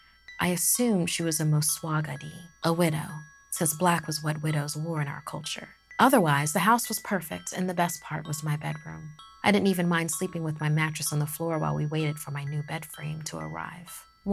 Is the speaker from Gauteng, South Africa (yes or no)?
yes; Pretoria, Gauteng, South Africa; now in Mochudi, Botswana; I'm originally from Pretoria, a city in South Africa.